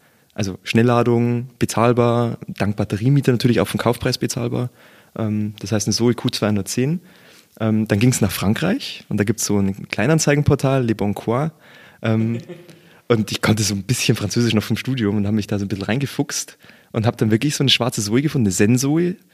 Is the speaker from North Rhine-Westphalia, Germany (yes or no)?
no; Mühldorf am Inn, Bavaria, Germany; also Mühldorf ist meine Heimatstadt, da komme ich ursprünglich her, Mühldorf am Inn im Südosten von Bayern.